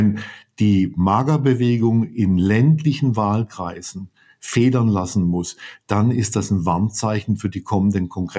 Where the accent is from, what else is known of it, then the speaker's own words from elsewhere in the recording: Charlottesville, Virginia, United States; Hier in Charlottesville, meinem Heimatort, war es natürlich wie gehabt.